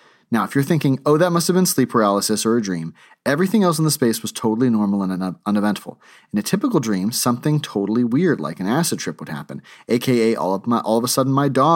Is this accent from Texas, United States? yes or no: yes; Texas, United States; This was one of my first times really driving around in the Northeast. I grew up in Texas.